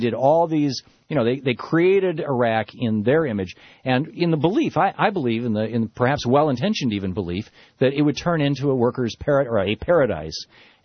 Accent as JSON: {"language": "English", "country": "United States", "said": "It's easy as an American to say Americans are like that."}